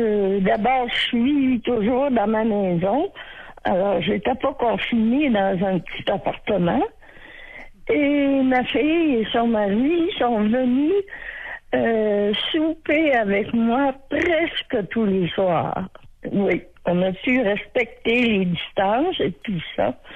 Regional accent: Montmagny, Quebec, Canada; Il faut dire aussi que à Montmagny, à ma ville natale, il y avait un camp militaire.

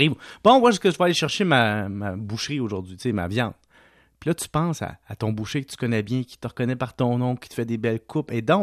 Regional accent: Salaberry-de-Valleyfield, Quebec, Canada; Moi, je viens de Valleyfield

